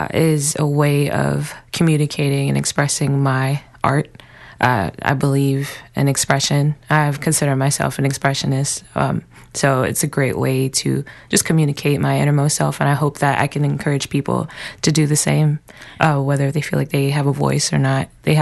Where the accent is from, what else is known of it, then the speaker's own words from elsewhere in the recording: Virginia, United States; now in Jacksonville, United States; I'm from Virginia, but I've lived in Jacksonville for almost like over 10 years